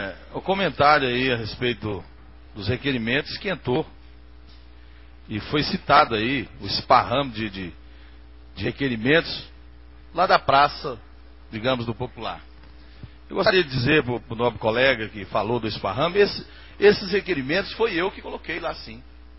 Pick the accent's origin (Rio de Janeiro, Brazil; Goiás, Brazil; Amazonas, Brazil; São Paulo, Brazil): Goiás, Brazil; Anápolis; Agora eu sou da cidade de Anápolis.